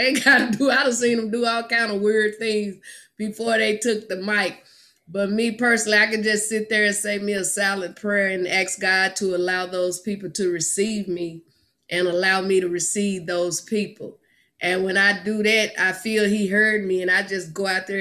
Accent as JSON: {"language": "English", "region": "Arkansas", "country": "United States", "tie": "born or raised there", "said": "I was born and raised in Arkansas."}